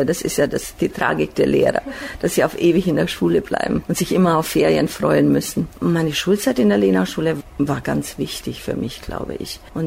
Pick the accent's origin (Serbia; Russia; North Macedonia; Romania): Romania; Bisești, Banat; Ich bin in Rumänien geboren, im Banat, genau genommen in dem kleinen Dörfchen Bisești.